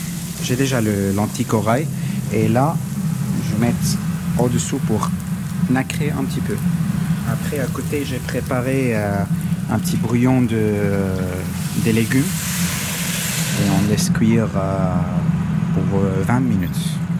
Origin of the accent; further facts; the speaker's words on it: Syria; French is a second language; moved away as an adult; now in France; je viens de la Syrie, j'ai 39 ans et je suis réfugié politique en France depuis 5 ans presque.